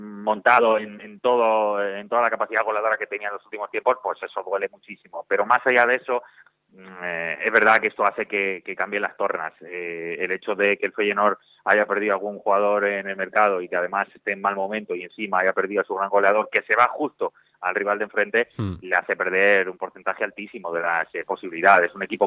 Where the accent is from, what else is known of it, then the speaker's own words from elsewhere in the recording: Talavera de la Reina, Castilla-La Mancha, Spain; el joven Talaverano, tengo que decir porque es de mi tierra